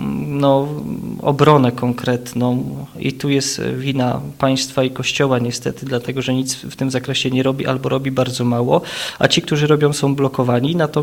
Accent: Masovian Voivodeship, Poland; ja jestem spod Radomia

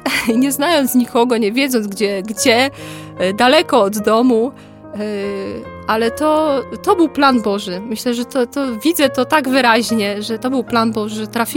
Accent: Greater Poland Voivodeship, Poland; Pochodzę z Wielkopolski.

